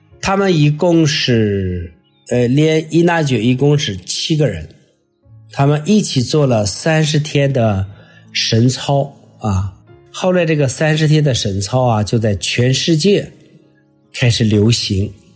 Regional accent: China; 耶稣会应该首屈一指，对于我们中国人影响非常大

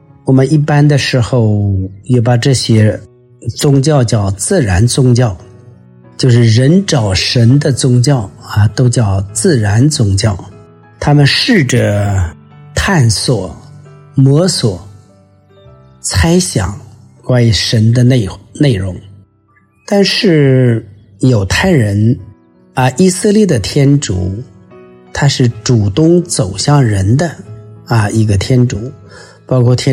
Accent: China; 你看看我们中国人有多少神，数都数不过来

